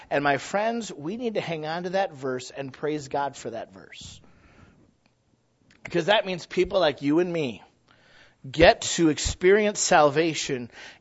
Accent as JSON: {"language": "English", "country": "United States", "tie": "born there", "said": "I was born in America. I'm an American."}